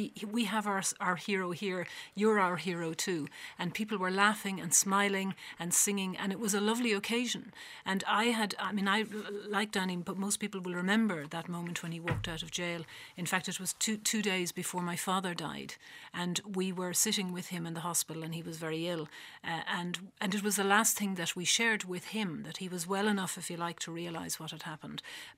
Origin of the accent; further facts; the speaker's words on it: Ireland; most of us growing up in Ireland would have been aware of apartheid.